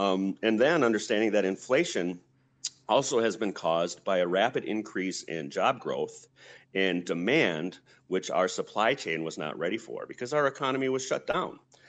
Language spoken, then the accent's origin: English; Rhinelander, Wisconsin, United States; also born or lived in Duluth / Madison; I was born in Duluth, but raised in Rhinelander, spent some time in high school, college in Madison, and then moved back and have been an educator, was an educator in the North Woods for 27 years and recently semi-retired.